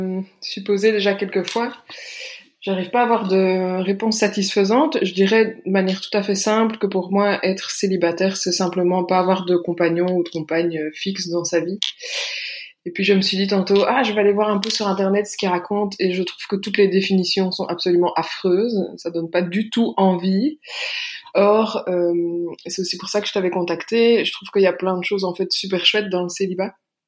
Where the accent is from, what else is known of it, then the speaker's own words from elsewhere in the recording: Belgium; j'ai 33 ans, j'habite en Belgique, je suis belge.